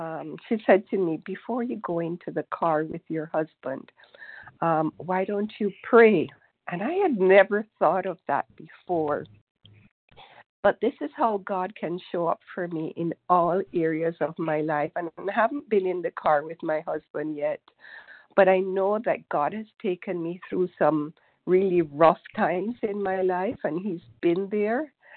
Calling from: Toronto, Ontario, Canada; from Toronto, Canada.

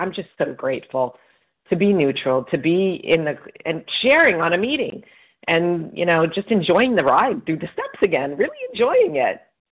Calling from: Florida, United States; I'm calling from Florida.

